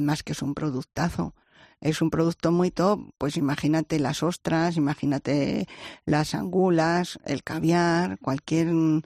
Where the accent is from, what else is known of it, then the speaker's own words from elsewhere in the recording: Soria, Castile and León, Spain; pues de donde soy yo, en Soria hay unas trufas fantásticas